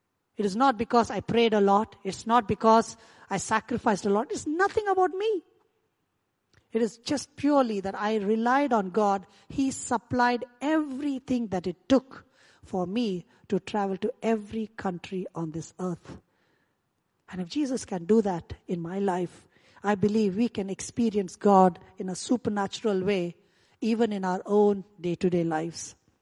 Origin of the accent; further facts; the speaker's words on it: India; I come from India. Anything that is free, we take it seriously.